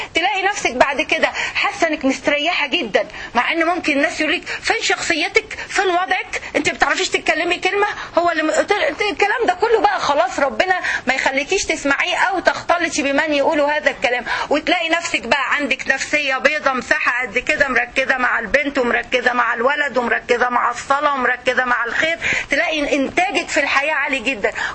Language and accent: Arabic; Egypt; إحنا عندنا في مصر بيقولوا الشيشة